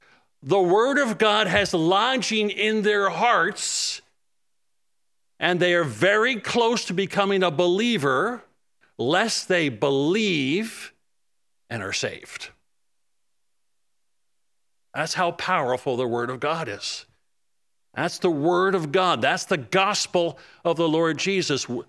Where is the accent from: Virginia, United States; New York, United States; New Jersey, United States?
New Jersey, United States; also born or lived in Pennsylvania; now in Florida, United States; New Jersey is where I was raised, got married and lived for 5 years in Pennsylvania. And then we moved to Florida 25 years ago